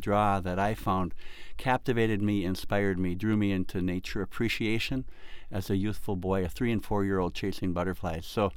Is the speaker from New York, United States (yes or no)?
no; Buhl, Minnesota, United States; born there; I was born up on the Iron Range of northeast Minnesota. Right on the edge of the Boundary Waters and in a little town on the Iron Range, Buell, Minnesota.